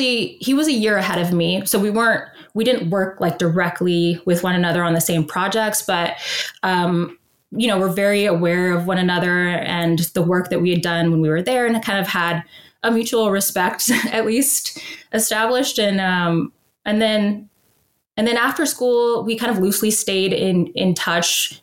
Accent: Seattle, Washington, United States; also born or lived in Atlanta; now in Los Angeles, United States; No, I grew up in Seattle. Kind of, well, Atlanta by way of Seattle, but that's where I was raised for the most part.

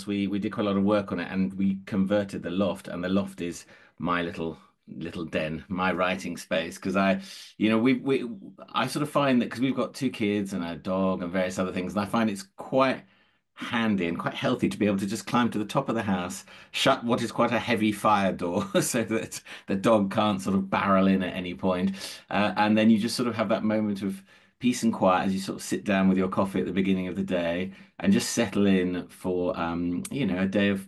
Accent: London, United Kingdom; now in Hertfordshire, United Kingdom; I live in sunny Hertfordshire, which is not very sunny this morning. I've lived here for, you know, from London originally, but lived here for sort of the last 17 years.

